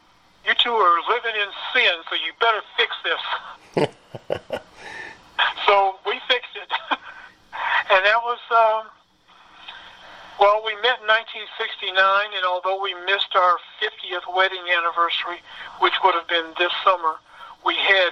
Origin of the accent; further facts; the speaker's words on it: Indianapolis, Indiana, United States; also born or lived in Union City, Tennessee; Well, I was born in Union City, Tennessee, in 1953. I grew up here in Indianapolis